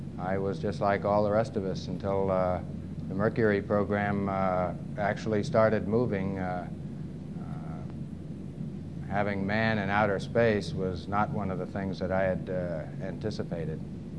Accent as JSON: {"language": "English", "town": "Montclair", "region": "New Jersey", "country": "United States", "tie": "born there", "said": "I was born in Montclair, New Jersey."}